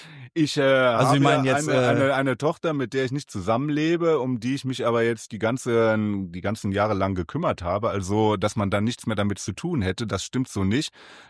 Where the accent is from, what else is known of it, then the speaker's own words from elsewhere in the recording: North Rhine-Westphalia, Germany; fühlt man sich als Wittgensteiner, ich komme ja aus Wittgenstein, auch so ein bisschen abgehängt.